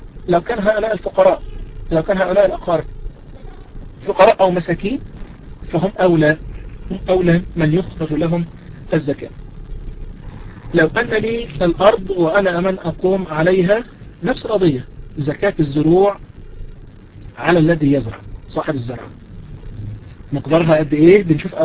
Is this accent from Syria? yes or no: no; Egypt; الاراضي اللي احنا بنزرعها خاصة عندنا في مصر